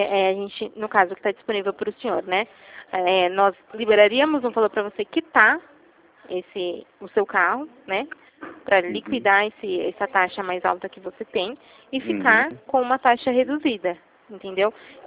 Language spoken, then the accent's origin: Portuguese; São Paulo, Brazil; eu já sou de São Paulo